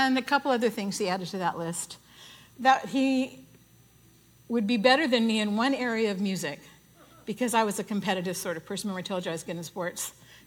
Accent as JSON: {"language": "English", "region": "California", "country": "United States", "said": "I never heard of a Mennonite. I'm from California. We don't have Mennonites in California."}